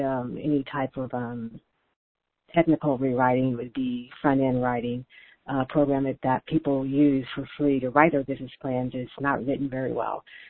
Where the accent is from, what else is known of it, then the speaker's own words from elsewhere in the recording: Fort Worth, Texas, United States; The second one was to start small here in my hometown, which is Fort Worth, Texas.